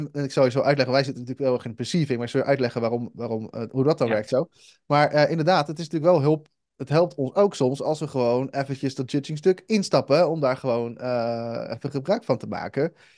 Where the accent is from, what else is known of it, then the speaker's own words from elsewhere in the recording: Netherlands; Ik bedoel, ik kom uit Nederland.